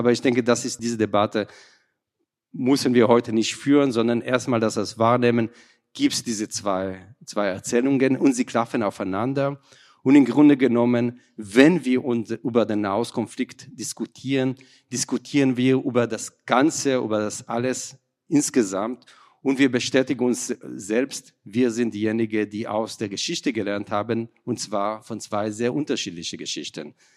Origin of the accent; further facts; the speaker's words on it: Israel; German is a second language; Ich bin im Kibbutz aufgewachsen, in einer sehr freiwillige sozialistische Umgebung, wo nicht nur die Menschenrechte, sondern die Gleichwertigkeit und das Anstreben eine gerechte Gesellschaft eine sehr hohe Stellenwert hat.